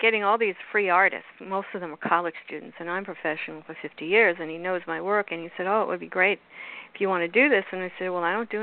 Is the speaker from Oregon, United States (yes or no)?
no; Florida, United States; I'm from South Florida